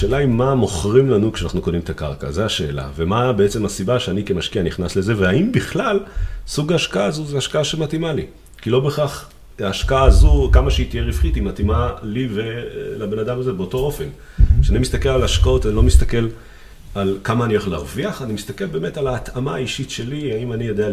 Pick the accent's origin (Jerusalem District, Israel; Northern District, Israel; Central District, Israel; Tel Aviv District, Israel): Central District, Israel; Rishon LeZion; אני יליד ראשון לציון, גדלתי בחולות ראשון, לא רחוק מהים